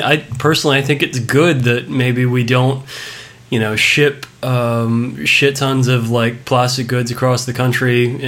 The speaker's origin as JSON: {"language": "English", "region": "Texas", "country": "United States", "tie": "born or raised there", "said": "I grew up near Dallas"}